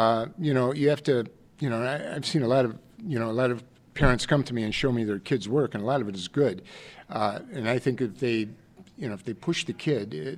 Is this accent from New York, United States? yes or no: no; Dearborn, Michigan, United States; Yep, born and raised in Dearborn.